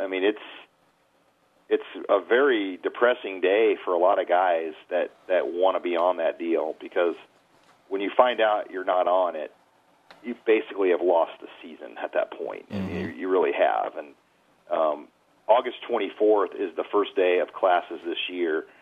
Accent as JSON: {"language": "English", "region": "Nebraska", "country": "United States", "tie": "born or raised there", "said": "I'm a Rosenblatt guy. I grew up around Rosenblatt. I worked my first job at Rosenblatt"}